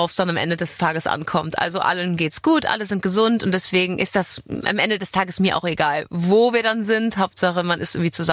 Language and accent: German; Hamburg, Germany; mein Herz schlägt natürlich nach wie vor für Hamburg, für meine Heimatstadt